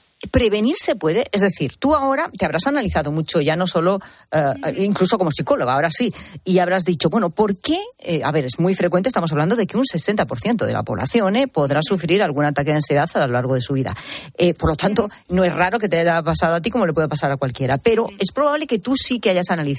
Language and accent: Spanish; Maide, Castile and León, Spain; en mi tierra, con estos 37 grados que marca Zamora Capital. 37 grados también en mi pueblo, en Maide, que es algo nunca visto.